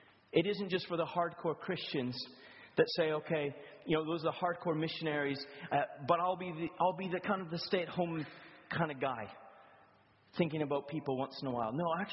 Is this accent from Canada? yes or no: yes; Canada; now in Brighton, United Kingdom; I was a nobody from Canada. I'm still a nobody from Canada.